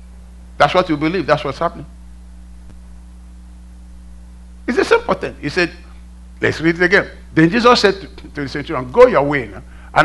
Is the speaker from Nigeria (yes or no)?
yes; Lagos, Nigeria; I can cook up one for you. I'm from Lagos, remember?